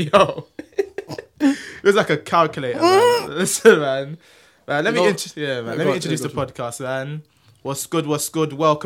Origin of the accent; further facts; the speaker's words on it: London, United Kingdom; growing up in London